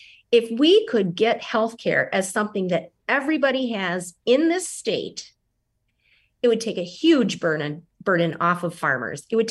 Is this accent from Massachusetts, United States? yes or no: no; Gays Mills, Wisconsin, United States; I'm from Gays Mills. I live in Gays Mills. I'm going to die in Gays Mills.